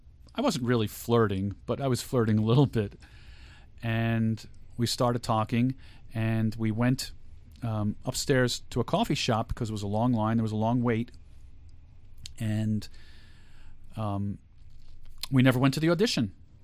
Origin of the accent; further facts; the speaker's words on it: Long Island, New York, United States; But being the kid that I was growing up on Long Island